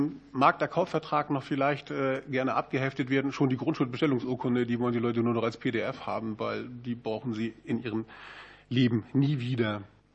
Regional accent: Schleswig-Holstein, Germany; Moin, meine Damen und Herren. Wie Sie an der Begrüßung erkennen, komme ich aus Schleswig-Holstein.

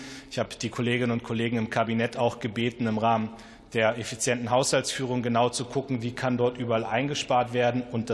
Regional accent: Lower Saxony, Germany; in meiner Heimat in der Lüneburger Heide

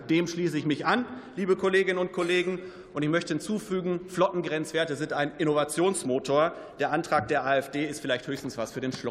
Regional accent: North Rhine-Westphalia, Germany; ich komme vom Land. Ich bin im Münsterland groß geworden

